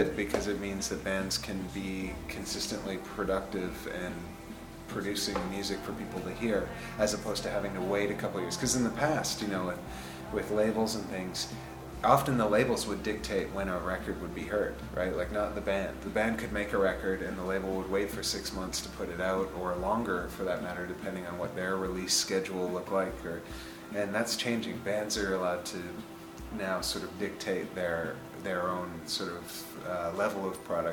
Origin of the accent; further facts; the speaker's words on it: Vancouver, British Columbia, Canada; moved away as an adult; now in Montreal, Canada; You could say we're from Vancouver because obviously that's where we're from originally, but we've now lived in Montreal for like 6 years.